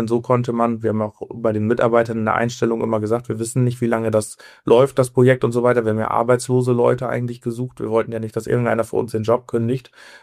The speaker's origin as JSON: {"language": "German", "town": "Cloppenburg", "region": "Lower Saxony", "country": "Germany", "said": "wir kommen jetzt aus Cloppenburg in der Nähe von Oldenburg-Bremen"}